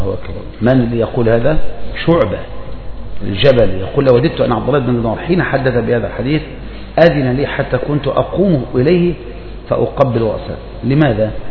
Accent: Egypt

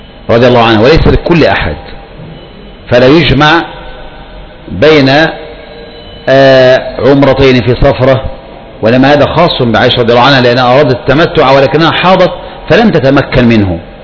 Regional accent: Egypt; لكن احنا بقى يعني كمصريين

